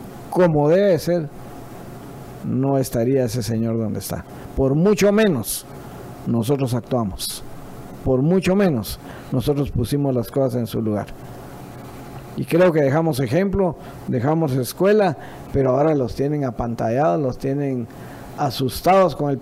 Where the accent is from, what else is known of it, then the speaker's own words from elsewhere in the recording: Guatemala; tomamos la responsabilidad como guatemaltecos de nuestro futuro